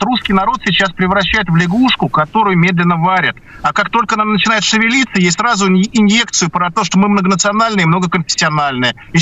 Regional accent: Volga region, Russia; я из Поволжья, да, там татары, к примеру, башкиры

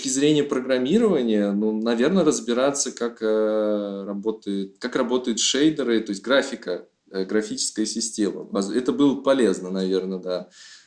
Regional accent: Uzbekistan; Потому что я вырос в Узбекистане

